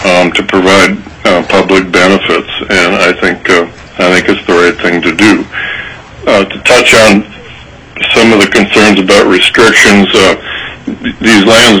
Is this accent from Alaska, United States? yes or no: yes; Eagle River, Alaska, United States; I'm from Eagle River, Alaska, a longtime waterfowl hunter